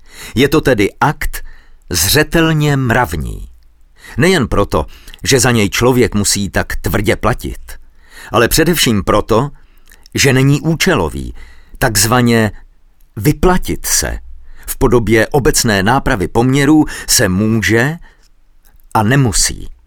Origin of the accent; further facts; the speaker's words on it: Hamburg, Germany; Narodil jsem se shodou okolností v Hamburku. Můj otec se tam po první světové válce přestěhoval. V rodině jsme mluvili německy, ale také česky. Moje babička z matčiny strany mluvila česky, z otcovy strany německy. V Hamburku jsem chodil do gymnázia Johanneum.